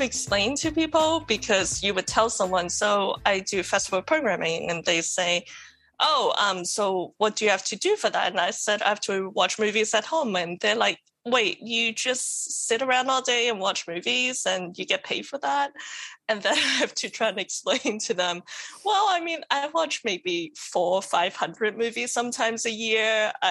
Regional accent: Australia; also born or lived in Hong Kong; I was born in Hong Kong, and then as a kid, I grew up in Australia. We moved there when in the early 90s or something. And I went to school there, did my uni there

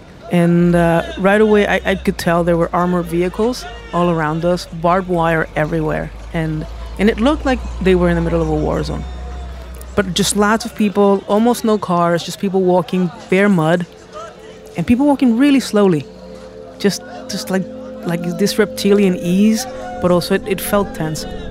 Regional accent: Puerto Rico; now in New York, United States; I am from Puerto Rico. I'm a cinematographer here in New York City.

